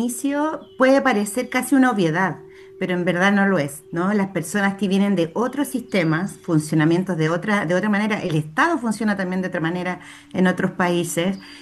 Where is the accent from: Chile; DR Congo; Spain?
Chile; lo que nosotros tenemos como personas chilenas en relación a la salud